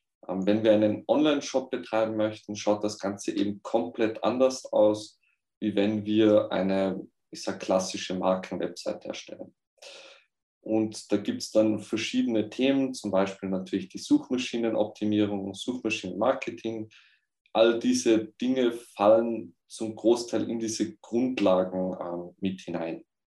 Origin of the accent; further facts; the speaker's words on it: Austria; Ich komme aus Österreich und bin selbstständig als Webentwickler tätig.